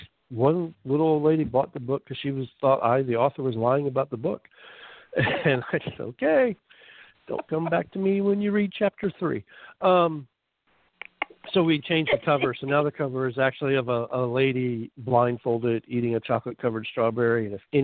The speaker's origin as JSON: {"language": "English", "town": "Melbourne", "region": "Florida", "country": "United States", "tie": "born or raised there", "said": "the story takes place in the Atlantic in Melbourne, right here in my hometown."}